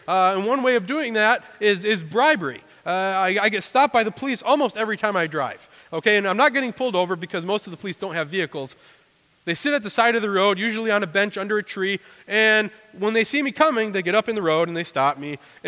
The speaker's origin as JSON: {"language": "English", "town": "Grand Rapids", "region": "Michigan", "country": "United States", "tie": "born there", "said": "I was born in Grand Rapids. I am a citizen here. My birth certificate says I'm from here. My parents were from here."}